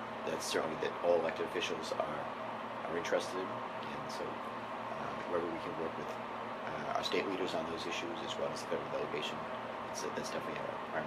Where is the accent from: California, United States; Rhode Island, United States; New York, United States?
Rhode Island, United States; Warwick; The main other things that Rhode Island has to offer, my hometown of Warwick, it's a great city.